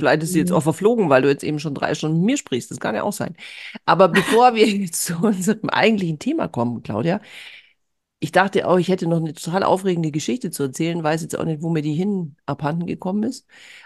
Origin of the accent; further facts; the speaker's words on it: Augsburg, Bavaria, Germany; Außerdem komme ich aus der Ecke.